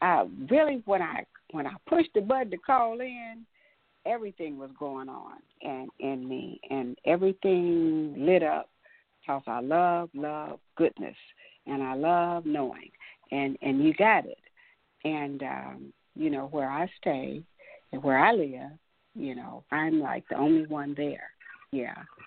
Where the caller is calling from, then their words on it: Texas, United States; I'm calling from Texas. And right now I'm in Virginia.